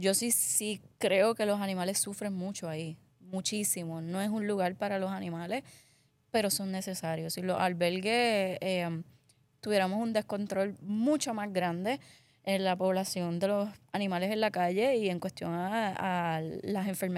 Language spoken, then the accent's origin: Spanish; Caguas, Puerto Rico; yo soy de Caguas, del monte casi Sidra, me crié en la falda entre dos ríos, escalaba los ríos descalza y arrancándome uñas y cayéndome, yo me crié salvaje